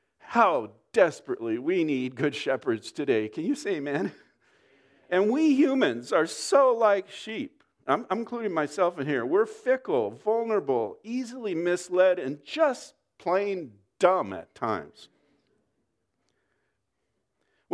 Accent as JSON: {"language": "English", "town": "Oxnard", "region": "California", "country": "United States", "tie": "born or raised there", "said": "I grew up in South Oxnard, in an area that over the years has become a rough neighborhood."}